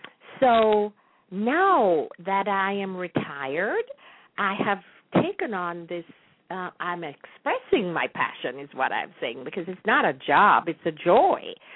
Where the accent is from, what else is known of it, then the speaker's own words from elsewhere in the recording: Jamaica; moved away; I am so passionate about growing up in Jamaica, even though I have not been there in a long time and I perhaps will not go back there to reside.